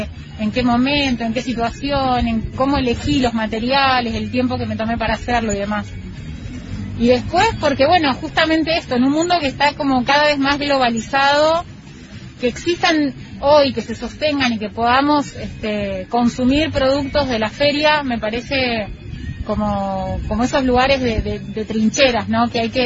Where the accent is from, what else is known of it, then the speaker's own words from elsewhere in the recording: Cutral Có, Neuquén, Argentina; also born or lived in Plaza Huincul; Yo soy de Cutralcó. En realidad creo que soy de Plaza Huíncul. Creo, pero claro, vivimos ahí, es donde la comarca petrolera es muy, las dos ciudades están pegadas, las divide apenas una calle.